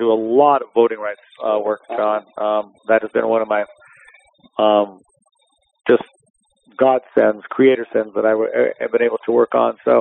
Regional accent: Montana, United States; My parents are from Browning, Montana. Proudly a Blackfeet tribal member. I grew up on the Great Plains of eastern Montana.

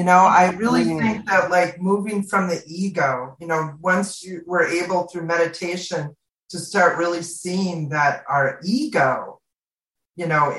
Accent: Minnesota, United States; also born or lived in Arizona; now in Cottonwood, United States; I've spent most of my life in Arizona. I'm originally from Minnesota, but I really miss trees and water and that I relax more around trees and water.

